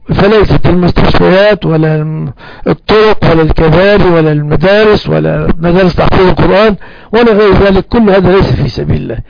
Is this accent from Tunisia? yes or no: no; Egypt; عندنا في مصر